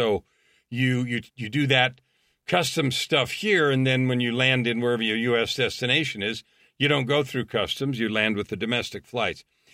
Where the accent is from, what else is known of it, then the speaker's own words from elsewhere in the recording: California, United States; born there; even though I was born in California.